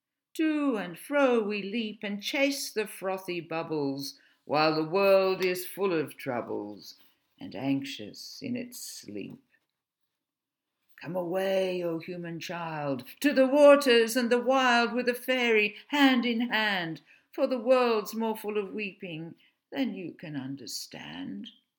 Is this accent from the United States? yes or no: no; Australia; As an Australian, I am aware of many stories about children lost in the bush.